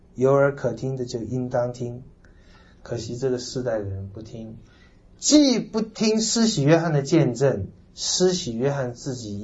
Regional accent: Taiwan

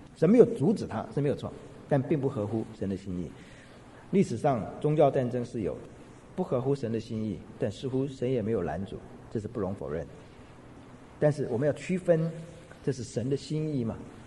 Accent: China; 我们中国人也是一样做的。

